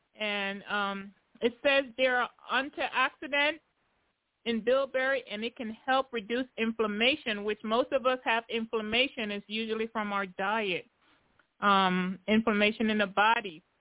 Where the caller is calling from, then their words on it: Tennessee, United States; I'm calling from Tennessee.